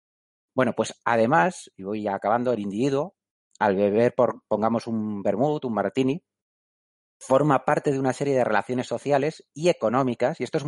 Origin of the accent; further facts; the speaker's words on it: Basque Country, Spain; que somos vascos, pues el chiquiteo o el poteo está tremendamente arraigado en la rutina personal, ¿no?